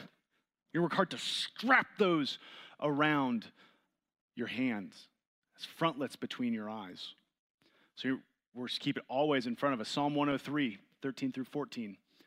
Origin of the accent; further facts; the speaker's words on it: Scotland, United Kingdom; accent: Scottish; Maybe that's my Scottish accent coming out finally.